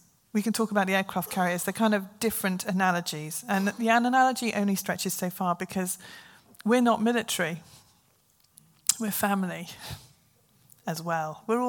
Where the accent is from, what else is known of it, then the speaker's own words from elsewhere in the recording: Plymouth, South West England, United Kingdom; I come from Plymouth